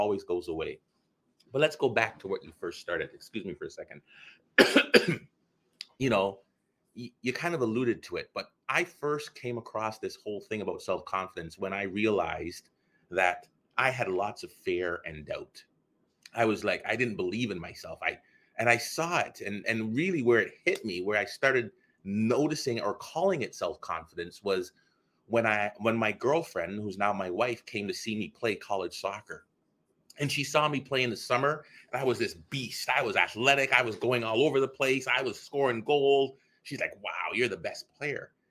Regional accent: Guyana; now in Canada; So, you know, growing up in Guyana, South America, it's interesting. I don't have a lot of memories, you know.

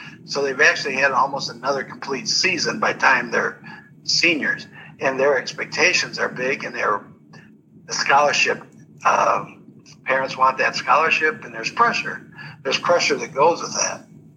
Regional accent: Ann Arbor, Michigan, United States; For example, I grew up in Ann Arbor

